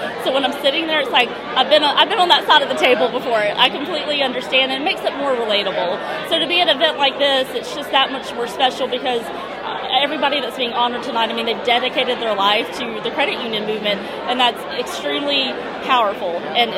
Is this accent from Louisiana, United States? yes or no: yes; Shreveport, Louisiana, United States; Yes, from Shreveport, Louisiana.